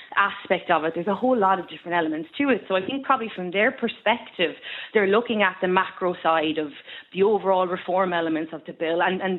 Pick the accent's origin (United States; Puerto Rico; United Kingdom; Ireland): Ireland; I think as Irish people, we have such a fascination when it comes to politics anyway.